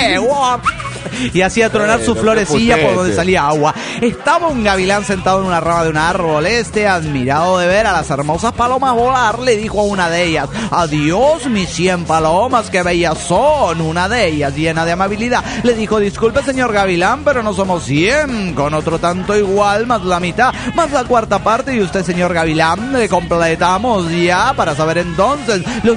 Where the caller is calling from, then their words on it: Villahermosa, Tabasco, Mexico; de Villahermosa, Tabasco, México.